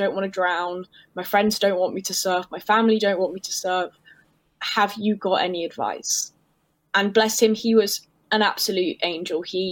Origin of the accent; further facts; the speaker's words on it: Birmingham, West Midlands, United Kingdom; I grew up in Birmingham and no sea there, just didn't get around to it very often.